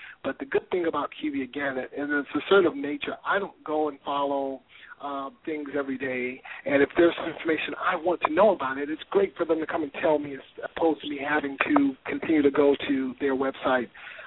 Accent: Detroit, Michigan, United States; You're in Detroit, which I'm from Detroit, so I hate Detroiters.

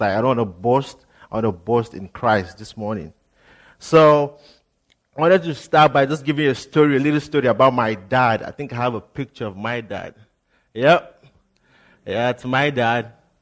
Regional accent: Nigeria; And for those of you who are new already, you know that this accent is different. So I'm from Nigeria

